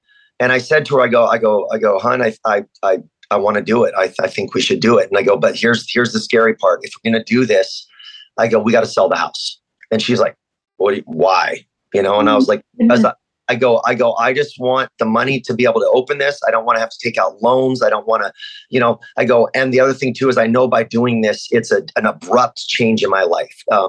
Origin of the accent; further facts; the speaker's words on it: Las Vegas, Nevada, United States; So basically, I'm actually native born American, obviously American, but from Nevada, Las Vegas. So I was born and raised in Las Vegas. Back when it was a small town